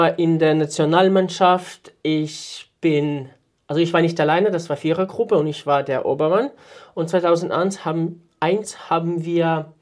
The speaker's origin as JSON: {"language": "German", "country": "Ukraine", "second_language": "German", "said": "Beziehung, ich komme ja aus der Ukraine."}